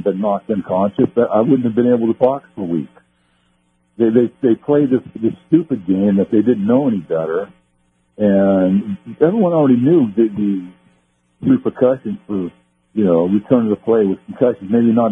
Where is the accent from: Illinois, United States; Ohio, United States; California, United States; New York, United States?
California, United States; Stockton; I played on the very first TV Pop Warner team Stockton ever had, the West Stockton Bear Cubs.